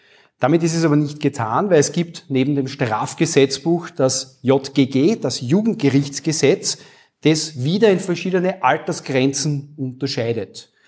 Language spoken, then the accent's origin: German; Wels, Upper Austria, Austria; ich komme aus Wels, Oberösterreich